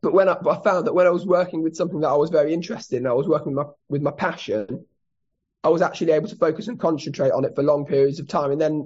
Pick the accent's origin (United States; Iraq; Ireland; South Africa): South Africa; I grew up in South Africa, and South Africa is very behind in terms of its knowledge of autism, etc.